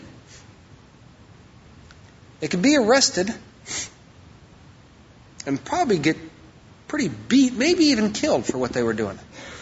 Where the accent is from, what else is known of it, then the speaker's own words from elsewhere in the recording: Wisconsin, United States; "Dude, what are we doing here? We're from Wisconsin. What are we doing here?"